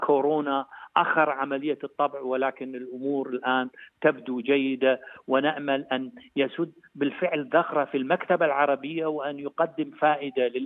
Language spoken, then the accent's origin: Arabic; Iraq; ولكن يجب أن نقول إحنا كعراقيين وبالدرجة الأولى الحكومة مقصرة كثيرا في هذا المجال،